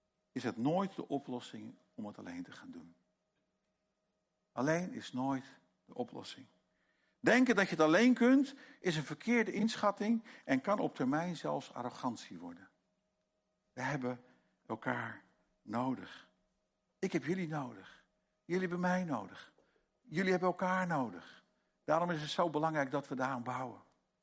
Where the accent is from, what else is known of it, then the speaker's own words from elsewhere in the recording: Netherlands; Als iemand maar in een zin zegt, je moet iets, dan denken wij als Nederlanders, ik moet helemaal niks.